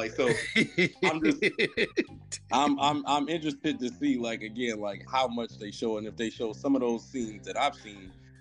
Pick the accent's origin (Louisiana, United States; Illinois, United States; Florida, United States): Florida, United States; Miami; being in my growing up in Miami in the 90s, you know, you had … all them.